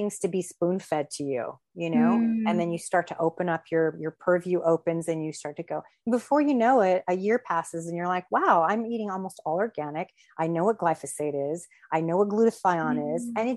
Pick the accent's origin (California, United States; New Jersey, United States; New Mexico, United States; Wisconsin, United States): New Mexico, United States; I'm not, I'm, you know … from New Mexico